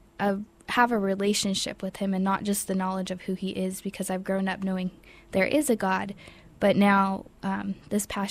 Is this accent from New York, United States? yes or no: no; San Jose, California, United States; I grew up in San Jose, California.